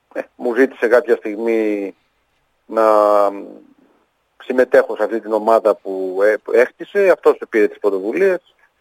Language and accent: Greek; Patras, Western Greece, Greece; να δημιουργώ και προϋποθέσεις να μένουν και τα παιδιά στην πόλη μου